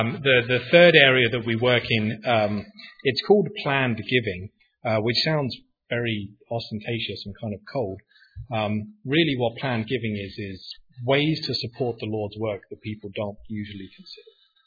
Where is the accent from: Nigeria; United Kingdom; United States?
United Kingdom; now in Canada; I'm from Canada, but I'm British. To most Canadians, you guys still think I sound fairly English. Right? To most Americans, I sound Australian, and to my parents, I sound like a disgrace because I don't sound English at all.